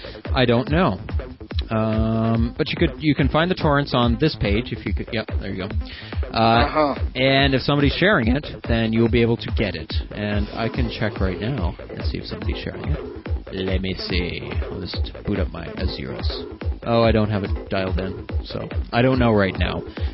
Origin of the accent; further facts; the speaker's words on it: Ontario, Canada; I'm 21. I'm from Ontario, Canada.